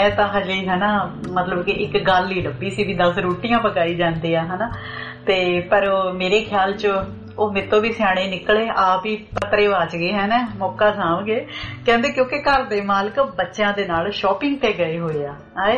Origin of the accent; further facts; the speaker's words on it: Ludhiana, Punjab, India; moved away as an adult; ਮੈਂ ਤਾਂ ਲੁਧਿਆਣੇ ਤੋਂ ਆ, ਬਠਿੰਡੇ ਤੋਂ ਨੀ ਹੈਗੀ ਮੈਂ